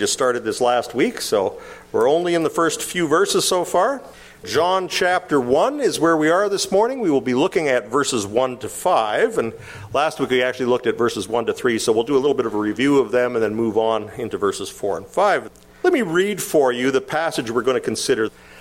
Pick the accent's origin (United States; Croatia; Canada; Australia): Canada; Winnipeg, Manitoba; I grew up in Winnipeg, and there was a pizza chain there that made probably some of the worst pizza you can imagine.